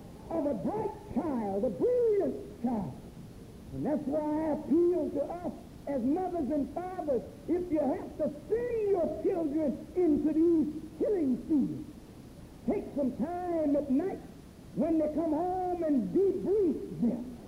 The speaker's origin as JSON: {"language": "English", "town": "Boston", "region": "Massachusetts", "country": "United States", "tie": "born or raised there", "said": "I grew up in Boston, Massachusetts."}